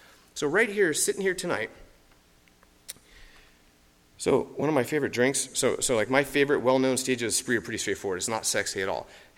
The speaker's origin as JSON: {"language": "English", "region": "Quebec", "country": "Canada", "said": "So I'm French-Canadian. I'm really originally from Quebec."}